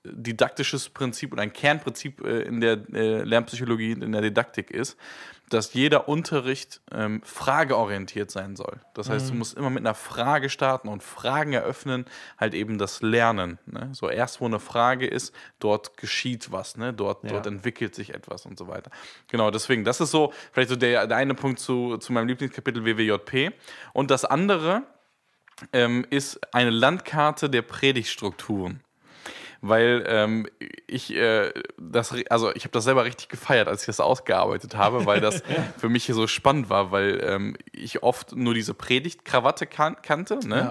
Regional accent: Oerlinghausen, North Rhine-Westphalia, Germany; in Oerlinghausen war die bekannt, wo ich ursprünglich herkomme, meine Heimatgemeinde.

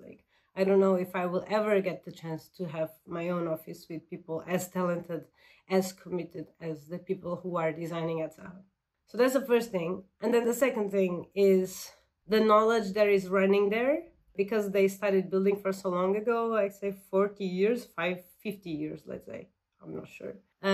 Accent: Portugal; You know, like, I came from Portugal. Portugal is really small.

